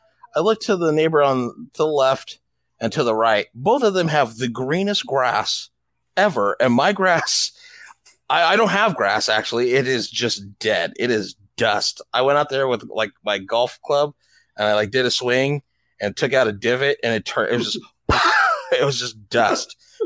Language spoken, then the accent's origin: English; California, United States; Because although I love my home state, it's beautiful.